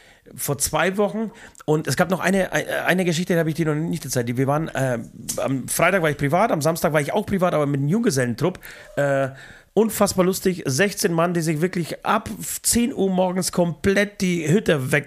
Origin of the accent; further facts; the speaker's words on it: Poland; aber ich komme aus Polen